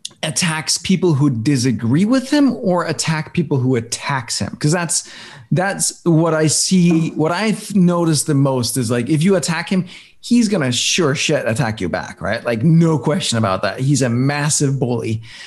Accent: Denmark; Like you, I come from Denmark

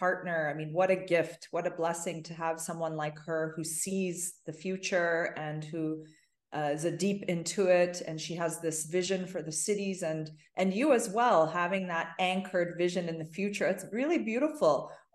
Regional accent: Toronto, Ontario, Canada; I grew up in Toronto

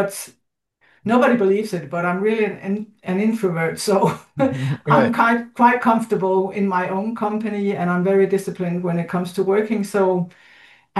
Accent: Denmark; I'm from Denmark.

